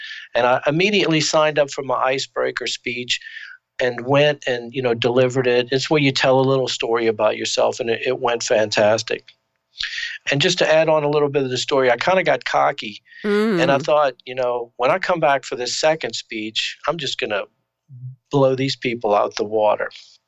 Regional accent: Baton Rouge, Louisiana, United States; I'm driving down a pretty big thoroughfare in my hometown of Baton Rouge

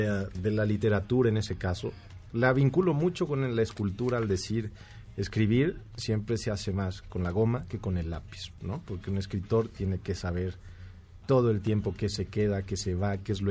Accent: Mexico; nos falta mucha ética hoy en día como mexicanos en todos los aspectos

